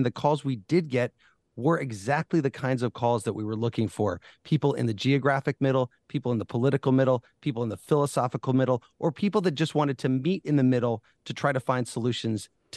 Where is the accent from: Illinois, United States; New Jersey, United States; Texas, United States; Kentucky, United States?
Illinois, United States; people in Michigan, people in my home state of Illinois